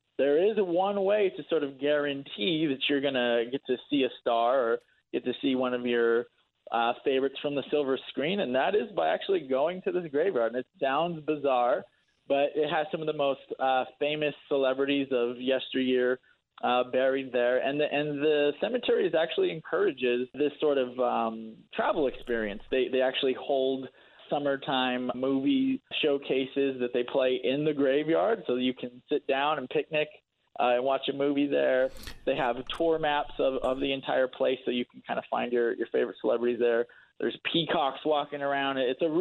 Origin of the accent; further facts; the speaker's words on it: California, United States; So I really wanted to contribute myself to my home state of California and find 10 amazing places that I can boast about and post about